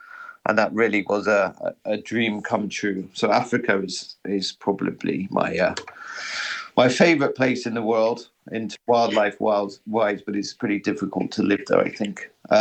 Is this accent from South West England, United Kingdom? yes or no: yes; South West England, United Kingdom; I'm English, British, and I grew up in the Cotswolds, which is a really stunning part of West England. Very old school, you know, it's 600-700-year-old houses on every street.